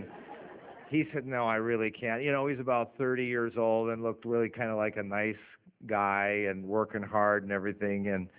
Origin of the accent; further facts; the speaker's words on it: Minnesota, United States; also born or lived in Connecticut / Canada; now in Portland, United States; And I grew up in Minnesota and Connecticut, and then Ambassador, and then Canada, British Columbia, and here, and Portland.